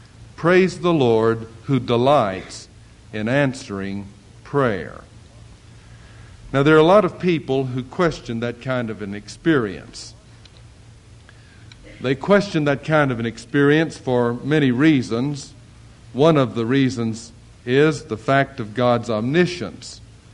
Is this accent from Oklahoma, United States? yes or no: yes; Shawnee, Oklahoma, United States; some folks who just happened to grow up within 30 miles of my hometown, Earlsboro and Shawnee, of all places.